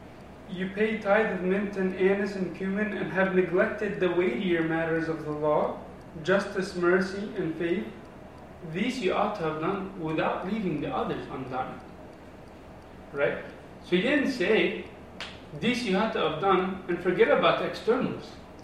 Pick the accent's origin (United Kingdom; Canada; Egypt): Egypt; also born or lived in Pittsburgh, United States; now in Los Angeles, United States; when I moved from Egypt to the US, I lived in Pittsburgh for a while, which was pretty conservative. It was cool, like, nothing really crazy. But then, like, I came